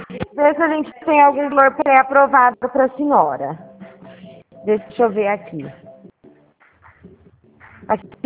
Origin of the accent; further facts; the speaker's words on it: São Carlos, São Paulo, Brazil; Ah, porque aqui em São Carlos, a gente é de São Carlos, né?